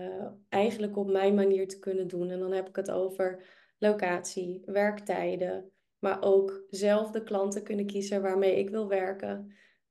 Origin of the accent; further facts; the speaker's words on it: North Holland, Netherlands; accent: West Frisian; now in Amsterdam, Netherlands; de naam heb je al genoemd. Ik ben 32 jaar en ik woon in Amsterdam. Ik kom er niet vandaan, dat hoor je soms ook wel aan mijn accent. Ik kom uit het West-Friese en Noord-Holland.